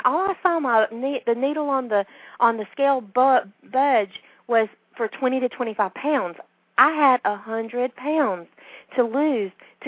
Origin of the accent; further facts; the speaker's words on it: the South, United States; Now, I'm from the South, and I love sweet tea.